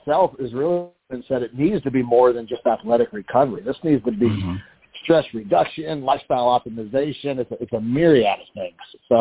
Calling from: Baton Rouge, Louisiana, United States; I'm calling from Baton Rouge, Louisiana this morning.

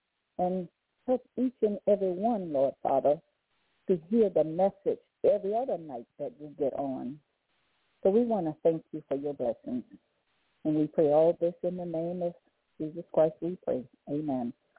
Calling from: Baton Rouge, Louisiana, United States; I'm calling from Baton Rouge, Louisiana.

